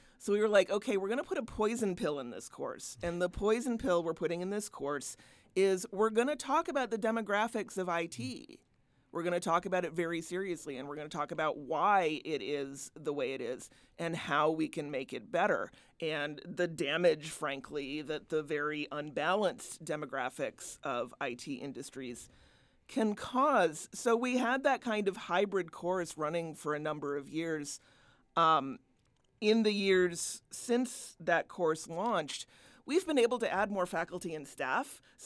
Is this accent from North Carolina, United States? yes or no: yes; Raleigh, North Carolina, United States; also born or lived in Madison, Wisconsin; I was actually born in Madison. My father got his PhD here in anthropology. If you go down to the basement of Memorial, you can actually find his dissertation. I have done this. I grew up in Raleigh, North Carolina, went to undergrad in Indiana, and actually came back